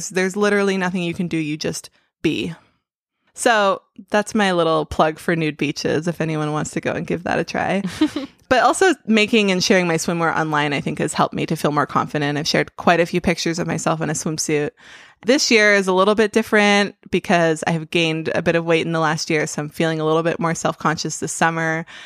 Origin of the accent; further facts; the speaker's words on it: Vancouver, British Columbia, Canada; growing up in Vancouver. We're a coastal city, so my family went to the beach a lot.